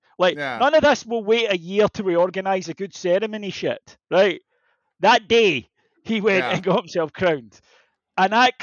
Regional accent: United Kingdom; because we're British

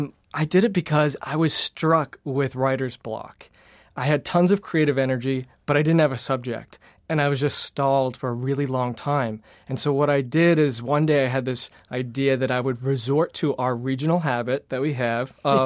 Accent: Massachusetts, United States; So I grew up on the South Shore. I moved away for a while and then moved back.

